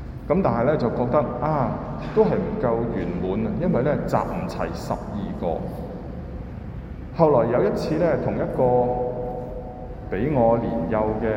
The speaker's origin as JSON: {"language": "Chinese", "country": "China", "said": "我们有没有、啊、我们中国人的文化一样有的"}